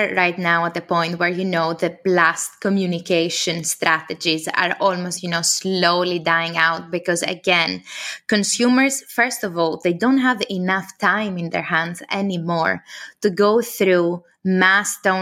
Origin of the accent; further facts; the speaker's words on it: Greece; now in London, United Kingdom; Originally, I come from Greece. I moved to London around 6 years ago